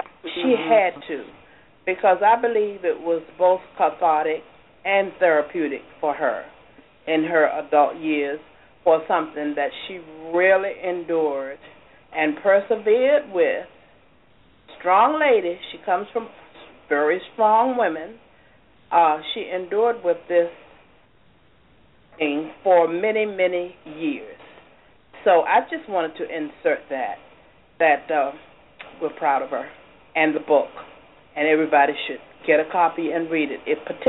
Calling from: Upper Marlboro, Maryland, United States; yes, I'm calling from Upper Marlboro, Maryland.

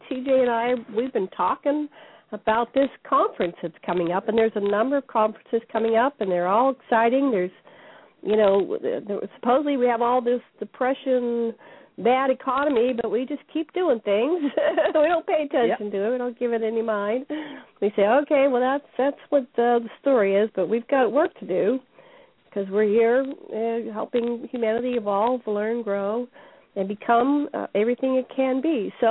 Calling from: Hawaii, United States; I'm calling in from the Ascension Center in Maui, Hawaii, and it's a beautiful day in paradise.

